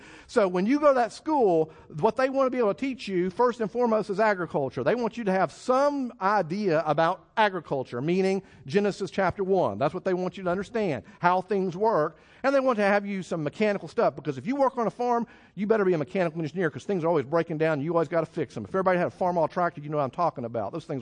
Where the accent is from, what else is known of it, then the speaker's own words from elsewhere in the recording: Texas, United States; Now, I grant you, and I'm from Texas, so I can talk about cows.